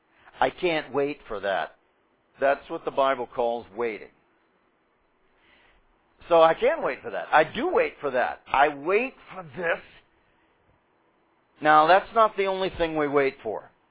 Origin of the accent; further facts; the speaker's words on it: Pittsburgh, Pennsylvania, United States; growing up in the Pittsburgh area